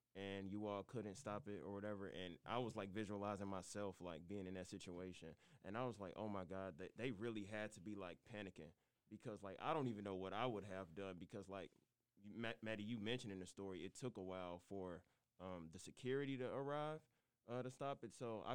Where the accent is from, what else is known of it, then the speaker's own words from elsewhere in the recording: St. Louis, Missouri, United States; Because I'm from St. Louis, and St. Louis just had a balloon race, too, a hot air balloon race or whatever, like, 2 weeks ago.